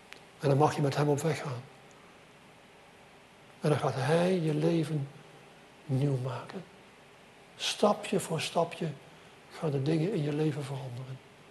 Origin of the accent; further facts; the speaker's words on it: Sliedrecht, South Holland, Netherlands; waar ik vandaan kom, in Sliedrecht